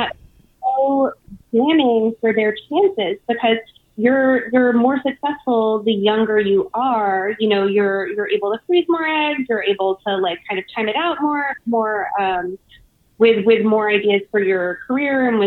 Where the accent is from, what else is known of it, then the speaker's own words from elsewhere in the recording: Savannah, Georgia, United States; And I'm actually, I grew up in Georgia. I grew up in Savannah.